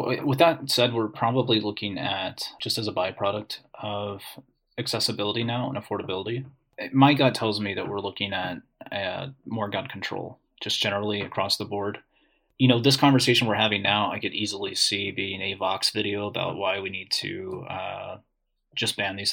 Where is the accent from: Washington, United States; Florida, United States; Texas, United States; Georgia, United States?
Georgia, United States; You'd certainly lose my home state of Georgia.